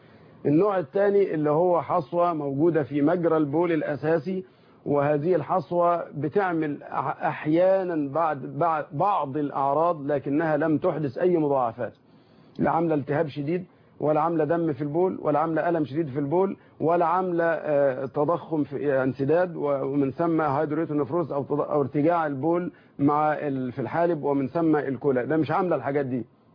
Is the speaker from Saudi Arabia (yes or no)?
no; Egypt; ياريتنا إحنا كمصريين نستوعبها